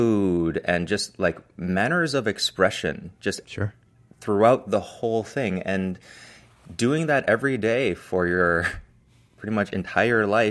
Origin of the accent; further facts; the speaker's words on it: Toronto, Ontario, Canada; also born or lived in United States / Hong Kong; growing up in Toronto and the United States and as well as Hong Kong, like I had very much a solidified culture of my parents, which is Hong Kong Chinese at home.